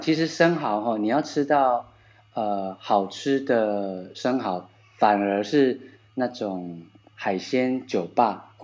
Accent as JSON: {"language": "Chinese", "country": "Taiwan", "said": "那是我们台湾人，我们有在做料理的，我们私底下就讲这就是过三关嘛。"}